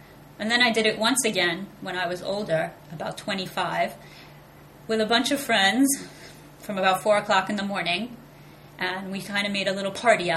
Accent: New York City, New York, United States; But when I was growing up in New York City, I went to see it twice.

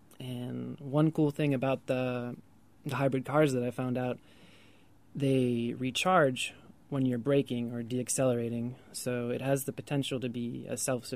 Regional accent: United States; And I know I'm from the United States, and people like big cars in the United States.

